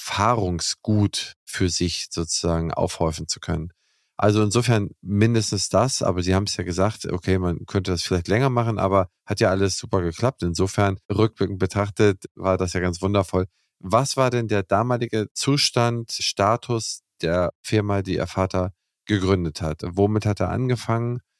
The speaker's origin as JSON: {"language": "German", "region": "Schleswig-Holstein", "country": "Germany", "said": "wir beide als Holsteiner"}